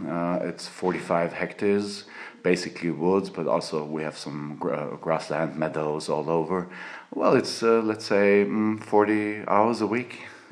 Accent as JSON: {"language": "English", "region": "Styria", "country": "Austria", "second_language": "English", "said": "I'm from Styria, southern Styria, Slovenian border, and I'm an eco-farmer."}